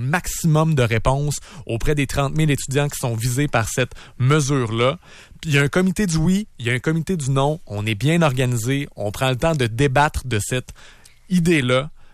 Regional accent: Lotbinière, Quebec, Canada; je viens de Lobinière. L'Orientation, Saint-Flavien, puis les non, autres.

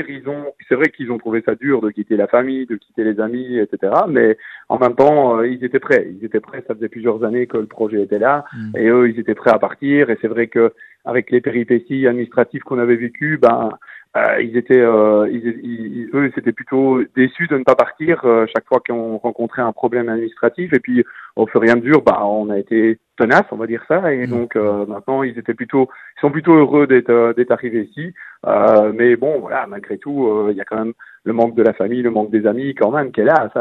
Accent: Belgium; accent: Belgian French; dans chaque communauté, je veux dire francophone, on a aussi notre accent, on a aussi notre franc-parler

